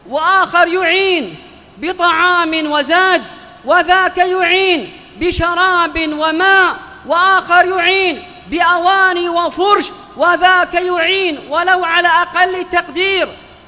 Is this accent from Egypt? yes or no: no; Yemen; بلادنا اليمن